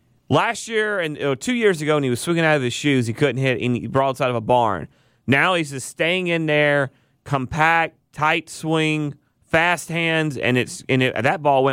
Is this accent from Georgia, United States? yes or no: yes; Georgia, United States; Well, hold on. I'm from Paulding County. I drive a four-wheel drive truck, and I love NASCAR, too.